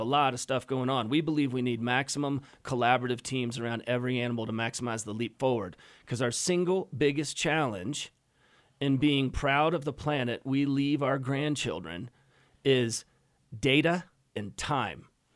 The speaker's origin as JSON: {"language": "English", "region": "the American West", "country": "United States", "said": "Well, I think because we're all from the American West and we're not far from Yellowstone."}